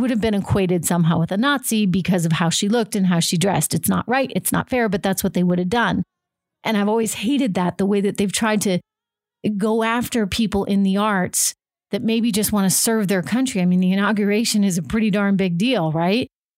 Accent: United States; We are all American, and we love our country, and we're patriots.

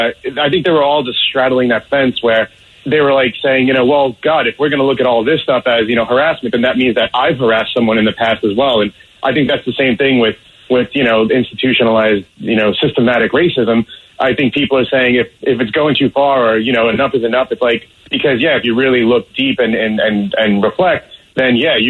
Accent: New York City, New York, United States; I grew up in New York City. I have a lot of cops and firefighters and sanitation in my family, a lot of teachers and nurses.

